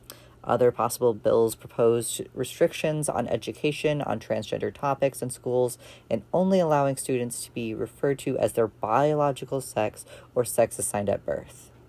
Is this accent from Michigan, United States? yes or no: yes; Michigan, United States; In my home state of Michigan, there's a bill in the state Senate proposed by 12 Republican senators